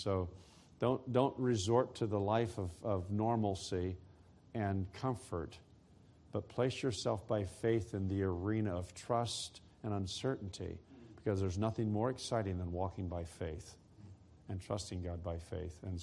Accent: Iowa, United States; I'm originally from Iowa, and so I've gone back to some of those churches where I grew up as a child

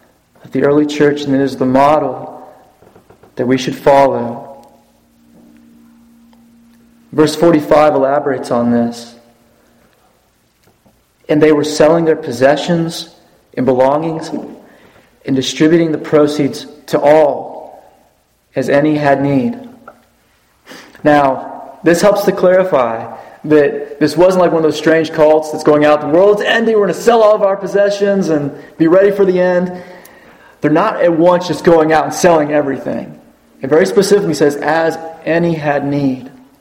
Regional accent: United States; As an American in the 21st century that has been brought up in an individualistic philosophy and mentality, that scares me.

